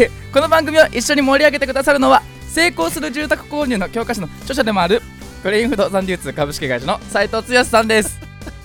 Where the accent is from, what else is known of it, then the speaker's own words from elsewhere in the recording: Fujisawa, Kanagawa, Japan; この番組は藤沢出身の俳優タレントとして活動する